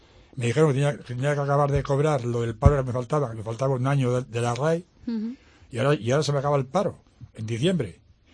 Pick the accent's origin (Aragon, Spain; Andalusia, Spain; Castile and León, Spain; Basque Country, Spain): Castile and León, Spain; Zamora; La verdad, yo soy de Zamora